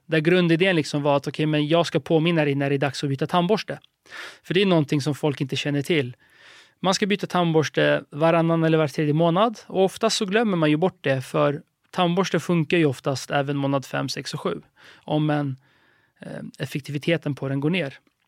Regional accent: Stockholm, Stockholm County, Sweden; Så hade min uppväxt på Söder, började på gymnasiet, gick på Östra Real, naturlinjen där.

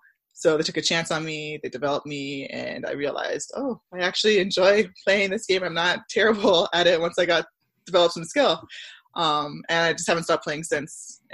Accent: Scarborough, Ontario, Canada; also born or lived in Barrie, Canada / Milton, Canada; So my life's a little weird. I grew up in Scarborough until like the fifth grade.

